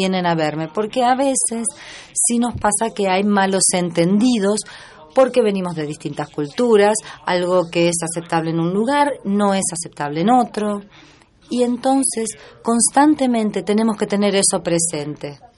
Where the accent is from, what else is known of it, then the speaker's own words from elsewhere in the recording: New Zealand; Vengo de Nueva Zelanda. Y eso me hace un poco más independiente en algunos aspectos, porque estoy al borde del mundo.